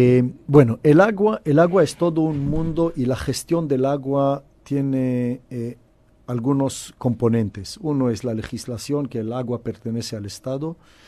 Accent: Israel; Yo cuando crecí en Israel como niño, como joven

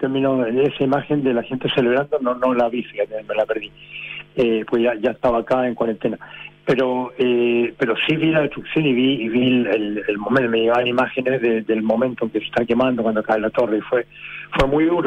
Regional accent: Santiago, Santiago Metropolitan Region, Chile; born there; Yo nací en el Hospital San Borja, que se demolió para hacer la remodelación San Borja, y que se dejó solamente la iglesia, esta iglesia neogótica

